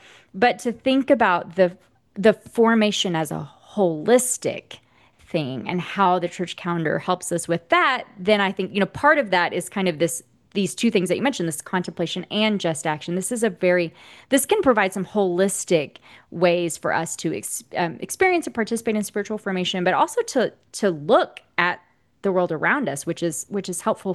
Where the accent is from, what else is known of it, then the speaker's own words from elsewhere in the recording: Southern United States, United States; I'll speak for myself and say I grew up in the Bible Belt and white evangelical space, where that wasn't really a word or framing that I was familiar with.